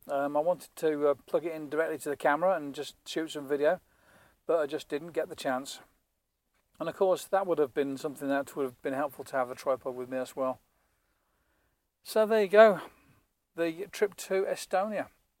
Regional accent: England, United Kingdom; I'm an Englishman and likes English tea.

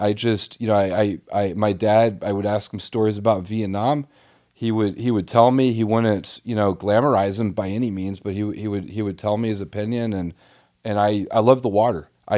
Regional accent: Roswell, Georgia, United States; So I grew up born and raised in Roswell, Georgia, just north of Atlanta a little bit.

